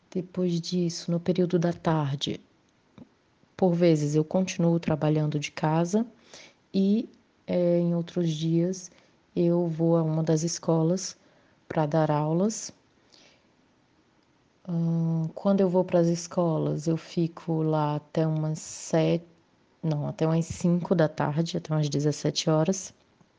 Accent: Ceará, Brazil; eu tenho 24 anos, sou brasileira, cearense

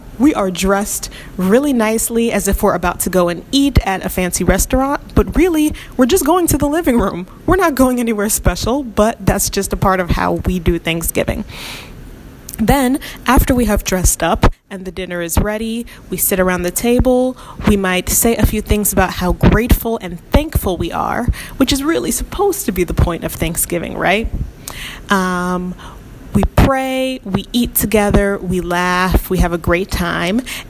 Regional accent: United States; My parents come from Haiti, and as a result, growing up in America has been a mix of many things.

